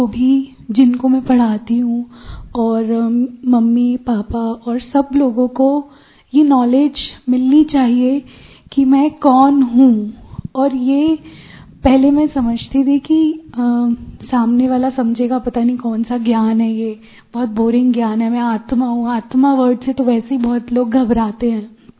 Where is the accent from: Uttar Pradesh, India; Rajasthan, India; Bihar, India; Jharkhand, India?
Bihar, India; और हम सब पश्चिम बिहार से हैं